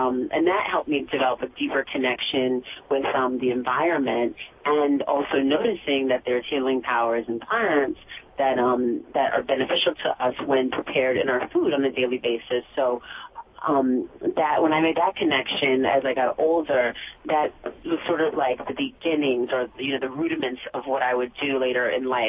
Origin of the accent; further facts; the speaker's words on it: Oakland, California, United States; Well, I grew up in California and actually in Oakland